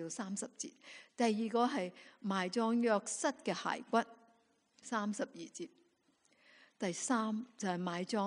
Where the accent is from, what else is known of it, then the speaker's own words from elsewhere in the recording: China; 所以咧，我哋中国人就话啦：创业难，守业更难。